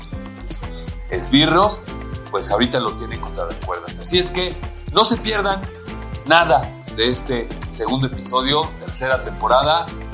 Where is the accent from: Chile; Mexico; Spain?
Mexico; la realidad que vivimos y percibimos como mexicanos